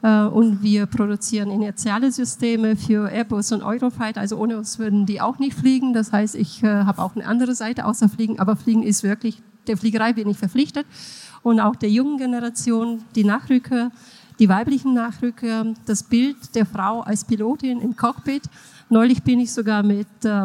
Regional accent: Bulgaria; moved away as an adult; now in Germany; Ich komme aus Bulgarien und da war das nicht möglich. Und dann bin ich irgendwann nach Deutschland gekommen zum Studieren.

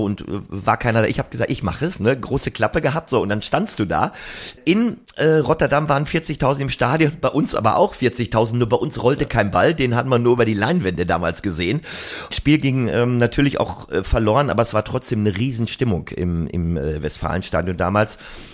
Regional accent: Dortmund, North Rhine-Westphalia, Germany; born there; Natürlich bin ich gebürtiger Dortmunder

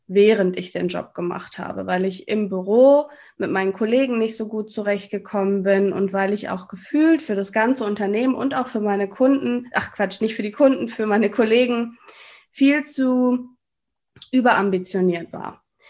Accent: North Rhine-Westphalia, Germany; das hast du schon gesagt. Ich bin 34 Jahre alt und ich komme aus NRW. Ich wohne in der Nähe von Düsseldorf, in einem kleinen Städtchen namens Willich.

